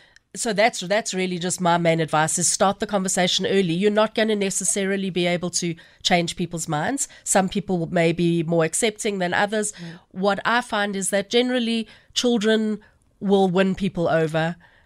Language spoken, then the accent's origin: English; South Africa; my husband's Afrikaans, I'm English